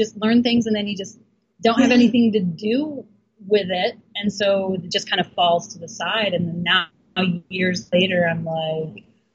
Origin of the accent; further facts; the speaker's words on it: Portland, United States; I'm from Portland.